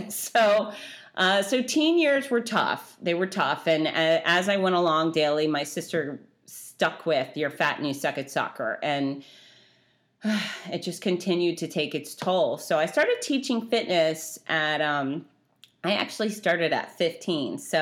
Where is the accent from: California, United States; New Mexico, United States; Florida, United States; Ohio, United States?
Florida, United States; We're from South Florida, and, you know, the fruit in Florida is fantastic to begin with.